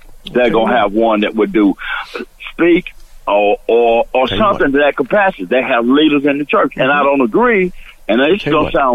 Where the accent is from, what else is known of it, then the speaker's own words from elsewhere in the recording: North Carolina, United States; First off, I'm from North Carolina. That's Green. It's called the Triad: Greensboro, Winston-Salem, and High Point.